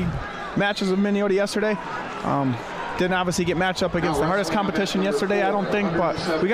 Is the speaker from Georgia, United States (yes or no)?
no; Canby, Minnesota, United States; Yeah, I'm originally from Canby